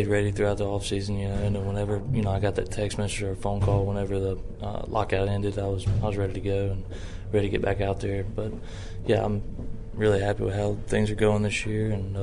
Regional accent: Mississippi, United States; I'll be able to, you know, pitch at my home state, Mississippi, and, you know, Starkville's only like 3.5 hours away from my house

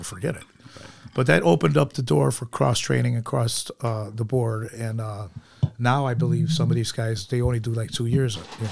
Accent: Chicago, Illinois, United States; Yeah, we grew up in Humboldt Park, and then I had hand issues.

